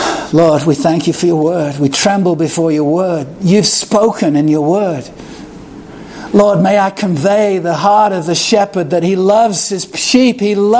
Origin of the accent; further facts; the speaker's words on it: Chester, North West England, United Kingdom; I grew up in Chester, and there was literally a town crier.